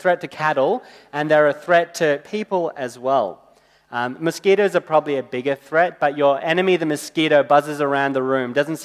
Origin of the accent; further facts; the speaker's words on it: Kenya; I was born and grew up overseas. I grew up in Kenya, which is a country that still has lions.